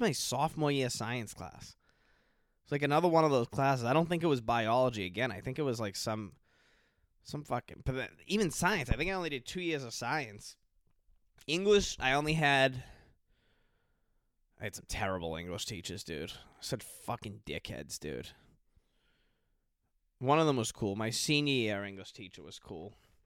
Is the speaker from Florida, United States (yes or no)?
no; Massachusetts, United States; I'm drinking my iced coffee because I'm from Massachusetts.